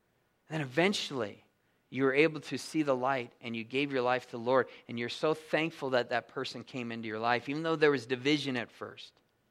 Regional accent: San Diego, California, United States; I'm from San Diego, and it's kind of the same thing there, that all our weather and precipitation comes from the ocean.

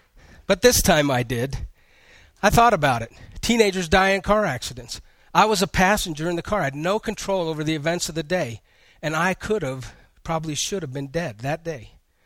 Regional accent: Colorado Springs, Colorado, United States; And so I grew up in Colorado Springs.

